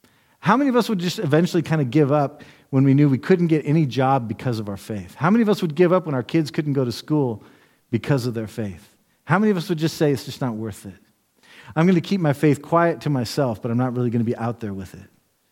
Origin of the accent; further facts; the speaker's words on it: United States; growing up in the West, U.S. like I have, Germany, maybe if you're from a different country